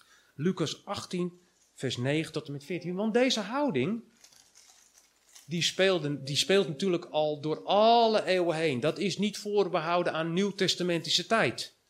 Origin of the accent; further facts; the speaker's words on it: Netherlands; En ik heb daar natuurlijk... ik ben een Nederlander. Dus ik heb mijn mening.